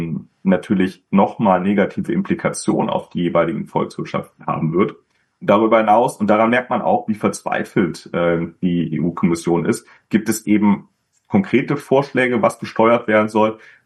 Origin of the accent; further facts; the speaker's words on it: Germany; Wir werden natürlich als Deutsche